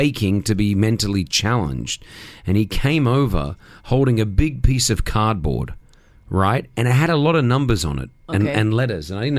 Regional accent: Newcastle, North East England, United Kingdom; Yeah, the wallet's gone. In England, in Newcastle, where I'm from, it would have gone already.

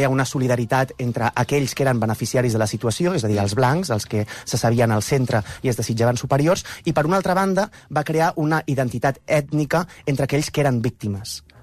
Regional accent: Tarragona, Catalonia, Spain; si he d'explicar que soc de Tarragona, perquè Tarragona és una ciutat que està en un nord de Barcelona

